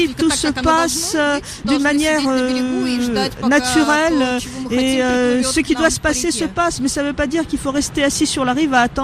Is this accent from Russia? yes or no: yes; Ulyanovsk, Ulyanovsk Oblast, Russia; Je voulais aussi montrer Ulianovsk tel qu'il est aujourd'hui. Là, c'est peut-être un peu ma nostalgie aussi, parce que c'est ma ville